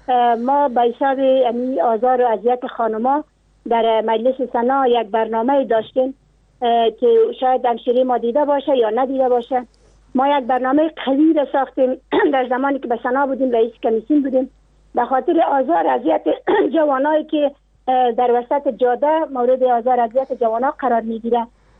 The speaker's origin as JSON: {"language": "Persian", "region": "Nimruz", "country": "Afghanistan", "said": "نه والله، در ولایت ما اوقدر اگر راست پرسان کنی بزن زیاد حق نداده."}